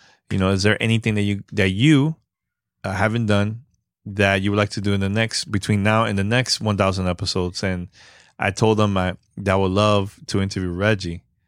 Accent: Bronx, New York, United States; I want to sit down with him and just talk about, you know, growing up in the Bronx, because he's from here, from New York

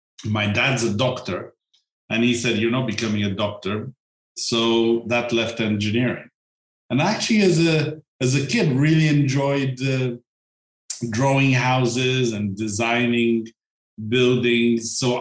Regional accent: Libya; also born or lived in Bulgaria; And I was brought up mainly in Libya. A large part of my early life was growing up in Libya, where my parents were working.

